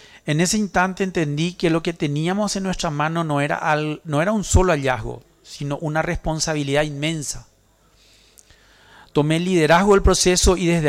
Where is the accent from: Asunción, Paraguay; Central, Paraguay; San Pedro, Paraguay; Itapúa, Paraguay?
Central, Paraguay; Itá; cuando en mi pueblo Itá, mi padre me despedía con un beso.